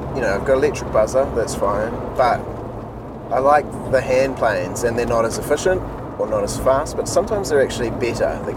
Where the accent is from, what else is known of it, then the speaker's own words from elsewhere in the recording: Raglan, Waikato, New Zealand; And there's certainly hills from where I grew up in Raglan where you're driving tight corners and pushing hard